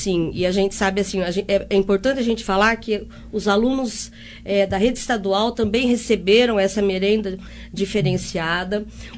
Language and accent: Portuguese; Taquaritinga, São Paulo, Brazil; moved away as an adult; now in Monte Alto, Brazil; Eu sou natural de Taquaritinga, me casei com 20 anos e vim para Monte Alto. Então, eu sou mais montealtense do que taquaritinguense.